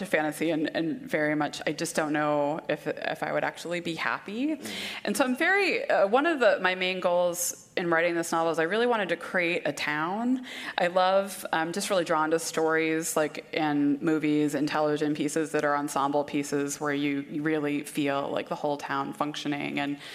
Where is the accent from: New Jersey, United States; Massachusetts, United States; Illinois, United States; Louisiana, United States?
Massachusetts, United States; Boston; I'm very much a city person. I grew up in Boston area, never lived farther than 10 miles away from the city.